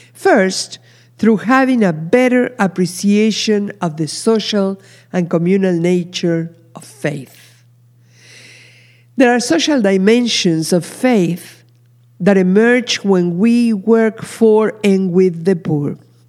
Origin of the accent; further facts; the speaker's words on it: Argentina; I live in the diaspora, and so does Mandla, a member of our congregation. I'm from Argentina